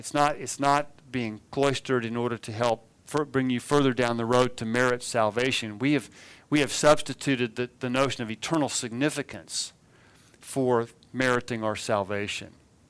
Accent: California, United States; I'm not convinced that he was in my home state of California for that.

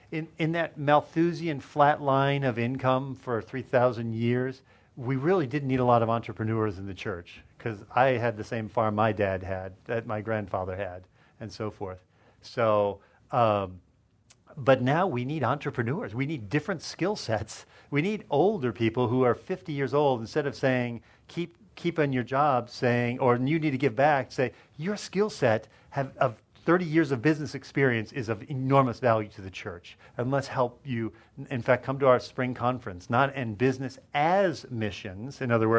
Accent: Colorado, United States; And I'm from Colorado. And so the girls are selling lots of cookies.

